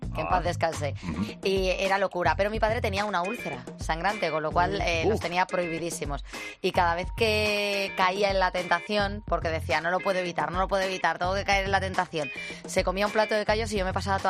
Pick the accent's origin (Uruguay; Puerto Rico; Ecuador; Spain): Spain; Madrid, Community of Madrid; que no soy Zeta, soy de Carabanchel, de Madrid.